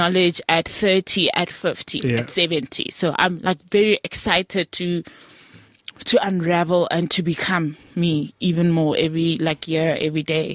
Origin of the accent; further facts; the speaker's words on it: Rustenburg, North West, South Africa; I say Rustenburg because every time I say I'm from Muruleng, people do not know where that is.